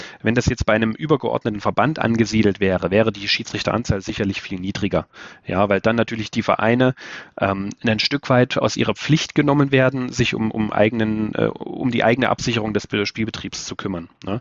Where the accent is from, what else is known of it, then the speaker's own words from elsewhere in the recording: Friedrichroda, Thuringia, Germany; weil ich aufgewachsen bin in Friedrichroda. Das ist also eine Kleinstadt im Thüringer Wald.